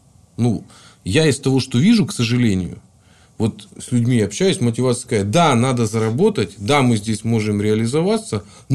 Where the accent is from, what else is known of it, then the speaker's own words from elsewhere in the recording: Siberia, Russia; я сам просто из Сибири, да, я вот, ну, в Сибири, это не Арктика, но ближе к все-таки Арктике